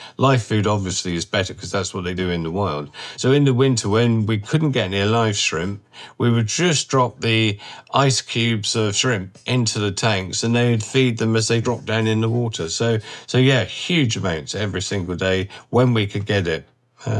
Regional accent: South West England, United Kingdom; also born or lived in Malta; I was born and brought up in Devon in England, but I also spent 10 years of my young days in Malta in the Mediterranean

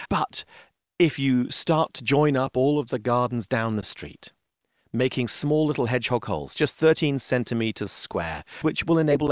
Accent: England, United Kingdom; Now, because I'm English, I am used to people using vast amounts of irony and sarcasm

